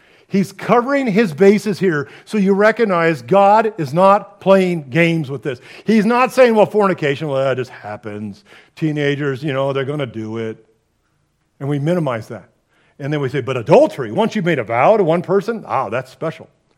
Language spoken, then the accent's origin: English; California, United States; I grew up in the Church of Corinth in California.